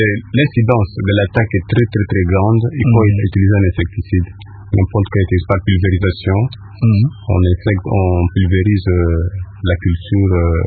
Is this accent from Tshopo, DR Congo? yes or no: no; Kinshasa, DR Congo; ici chez nous en RDC, je ne connais pas, ici à Kinshasa, pratiquement on ne consomme pas de feuilles.